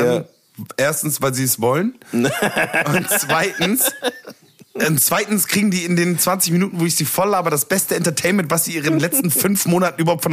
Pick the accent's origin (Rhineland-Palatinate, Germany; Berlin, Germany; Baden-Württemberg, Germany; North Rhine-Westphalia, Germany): Berlin, Germany; Ich identifiziere mich als Berliner.